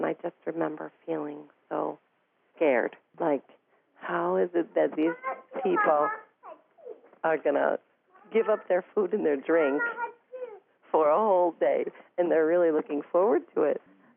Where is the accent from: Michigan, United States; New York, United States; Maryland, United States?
New York, United States; Syracuse; now in Chicago, United States; I'm originally from Syracuse, New York, currently living in Chicago.